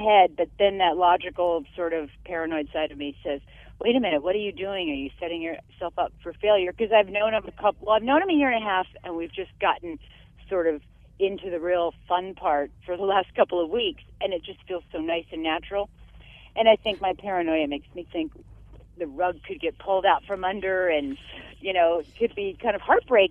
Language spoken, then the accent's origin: English; California, United States; now in Michigan, United States; I'm actually from California, so I'm a fish out of water here, but I like it.